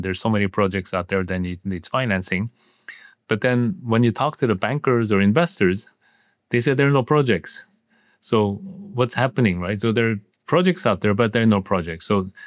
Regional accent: South Korea; moved away; In my home country in South Korea, energy was a foundation when the economic development started in the 50s and 60s.

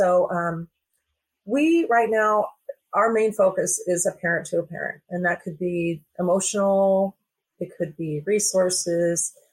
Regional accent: Washington, United States; I'm from Washington, and it seems like the mountain region is a little scarce right now.

